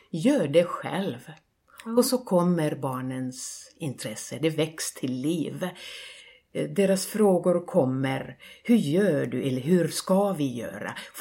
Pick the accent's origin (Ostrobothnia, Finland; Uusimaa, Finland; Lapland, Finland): Lapland, Finland; Muonio; Swedish is a second language; moved away; also born or lived in Rovaniemi; Men jag växte upp i Muonio, där ingenting växte, ingenting som man odlade, förutom potatis förresten.